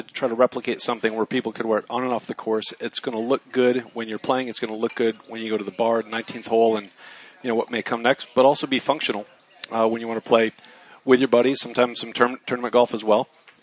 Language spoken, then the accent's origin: English; Northeast, United States; I'm from the Northeast, so a lot of, you know, over the river and through the woods, Donald Ross courses.